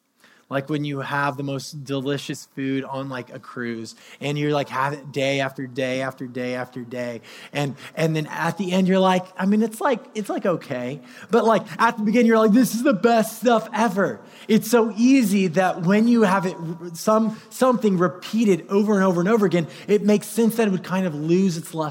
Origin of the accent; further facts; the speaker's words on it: California, United States; I think it's because I grew up in California